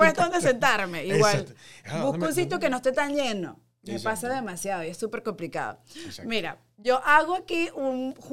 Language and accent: Spanish; Guárico, Venezuela; Yo que crecí en Guárico, bueno, además te reunían a hacer un sancocho.